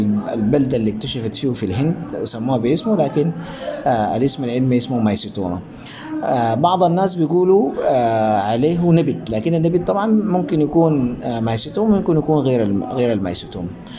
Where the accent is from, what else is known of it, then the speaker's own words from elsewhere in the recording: Sudan; أكتر حاجة شائعة عندنا في السودان الإفرازات لونها أسود